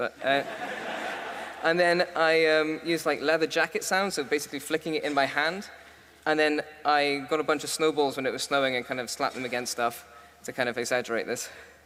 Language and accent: English; Wales, United Kingdom; And as a Welsh person, I'm rather upset because dragons aren't real.